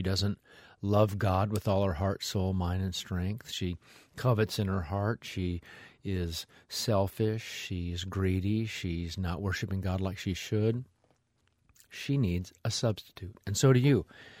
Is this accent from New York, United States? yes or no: no; Nebraska, United States; Hey, I was super happy I was from Nebraska so I could order a Diet Pop and everybody would know what I was talking about.